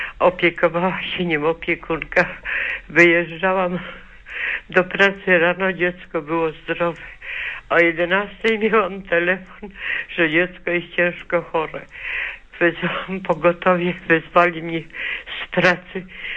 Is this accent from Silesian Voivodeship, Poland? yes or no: yes; Silesian Voivodeship, Poland; moved away as an adult; now in Kostrzyn nad Odrą, Poland; Pochodzę z diecezji częstochowskiej, ale mieszkam teraz w Lubuskim.